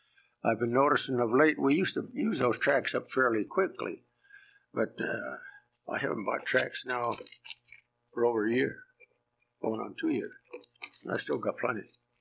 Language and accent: English; Canada; In fact, I came from Canada.